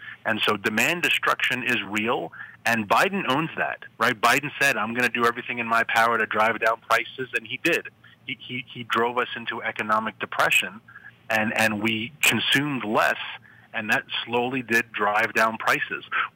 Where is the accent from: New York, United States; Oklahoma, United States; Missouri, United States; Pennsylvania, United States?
New York, United States; Governor Cuomo, back in my home state of New York, had guards on the bridges and tunnels